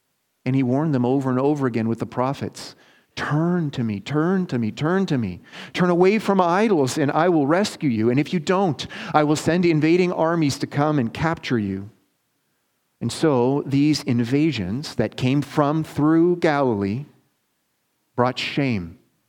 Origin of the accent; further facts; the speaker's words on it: Transcona, Manitoba, Canada; Can anything good come from Transcona? I was raised in Transcona.